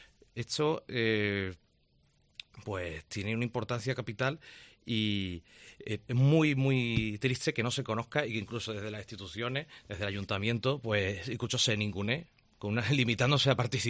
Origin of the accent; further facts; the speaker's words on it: Córdoba, Andalusia, Spain; born there; Yo, que soy cordobés de nacimiento, pues allí se está fomentando mucho lo que son las rutas